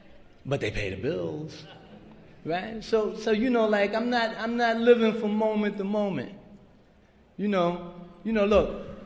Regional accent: Manhattan, New York, United States; You know, again, I'm from Manhattan area, and we're working on our first convention.

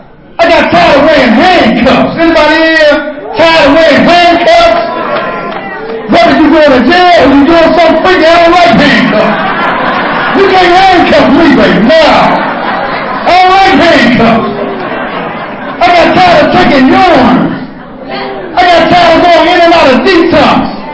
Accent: Washington, District of Columbia, United States; I'm from Washington, D.C. We had a place called Temple G.

